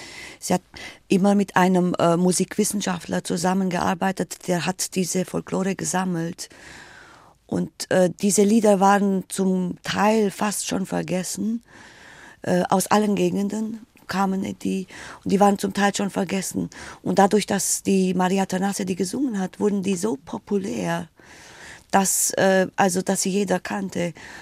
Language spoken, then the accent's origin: German; Romania; German is a second language; Ich sage dann meinen Spruch, ich komme aus Rumänien und dann ist Schluss